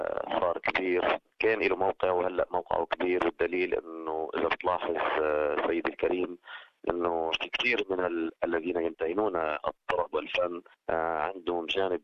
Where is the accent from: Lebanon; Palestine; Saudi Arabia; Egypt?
Lebanon; now in Australia; حقيقة هو أنا لبناني طبعا